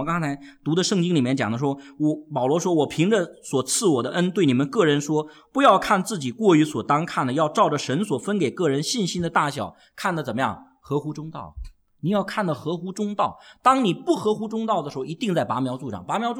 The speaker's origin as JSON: {"language": "Chinese", "region": "northern China", "country": "China", "tie": "born or raised there", "said": "他是土生土长的广州人，我是在北方长大的广东人"}